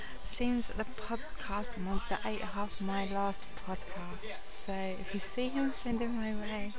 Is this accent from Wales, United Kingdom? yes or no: no; London, United Kingdom; I'm from London